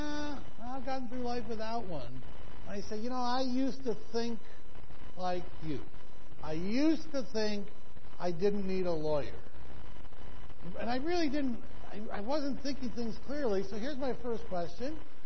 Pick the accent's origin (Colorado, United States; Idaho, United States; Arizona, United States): Colorado, United States; Denver; Listen, I come from Denver. I'm a Broncos fan.